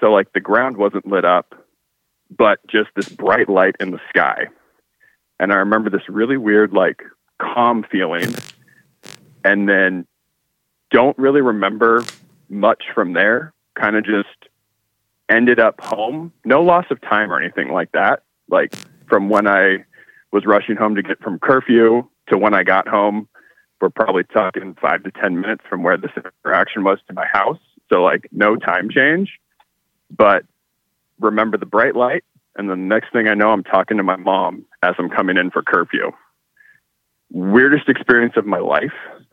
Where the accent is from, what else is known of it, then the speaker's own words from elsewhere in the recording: California, United States; So I grew up in Northern California, kind of in between Lodi and Stockton, if you guys know where that is at all.